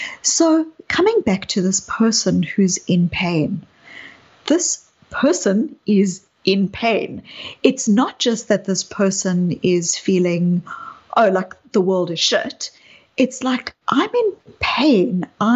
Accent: South Africa; you can hear from my accent that I grew up in apartheid South Africa. I was a white South African growing up in apartheid South Africa. And I lived in a white community

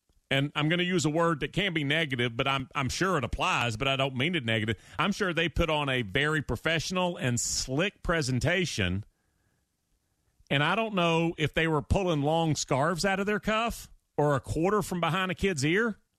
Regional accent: the South, United States; And so growing up in the South, we kind of look at that as, well, we need a union for.

